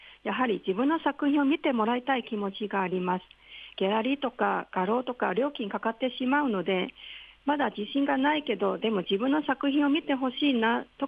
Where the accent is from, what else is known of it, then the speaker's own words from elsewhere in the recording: Hong Kong; Japanese is a second language; now in Japan; 私は香港出身で、20年以上日本の方々にたくさんの世話になりました。